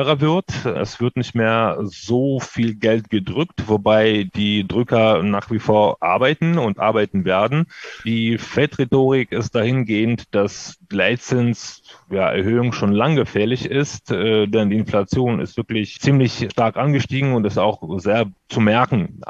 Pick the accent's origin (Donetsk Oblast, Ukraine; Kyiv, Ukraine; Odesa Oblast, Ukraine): Odesa Oblast, Ukraine; Odesa; German is a second language; now in Germany; Ich stamme aus der Ukraine ursprünglich, ich komme aus Odessa, aus einer wunderschönen Stadt am Schwarzen Meer.